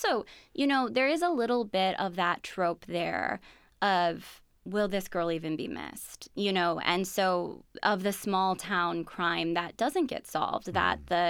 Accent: Wisconsin, United States; There are so many beautiful areas in Wisconsin and in central and northern Wisconsin that I kind of drew from.

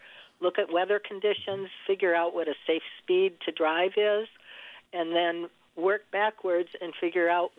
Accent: Madison, Wisconsin, United States; I remember as growing up in Wisconsin, in Madison, seeing salt trucks all the time spraying salt out the back of the truck.

